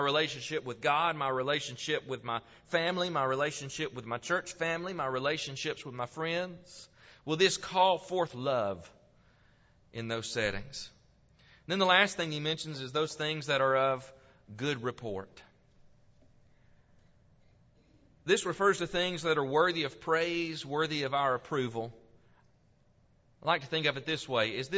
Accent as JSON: {"language": "English", "region": "Tennessee", "country": "United States", "tie": "born or raised there", "lives_now": "Niota, United States", "said": "I grew up in West Tennessee. And it's flat."}